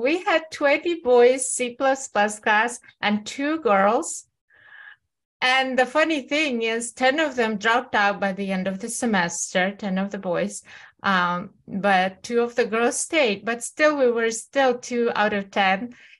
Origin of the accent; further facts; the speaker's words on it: Kazakhstan; I wanted just to share a little bit more about my growing up in Kazakhstan